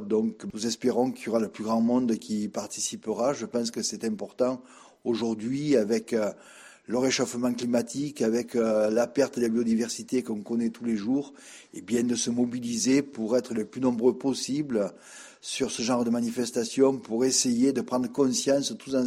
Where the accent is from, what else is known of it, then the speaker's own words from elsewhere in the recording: Provence-Alpes-Côte d'Azur, France; Chez nous, en Provence, et principalement dans les Alpes-Haute-Provence